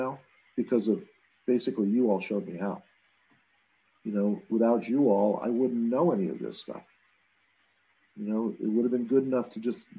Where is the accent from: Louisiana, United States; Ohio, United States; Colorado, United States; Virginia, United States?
Ohio, United States; Solon; born there; I was born. I was born in Solon, Ohio.